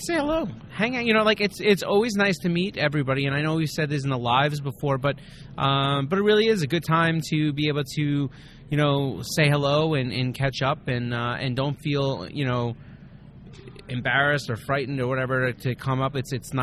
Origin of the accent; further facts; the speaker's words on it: New York, United States; And we're from New York, obviously, we got to come to the West Coast.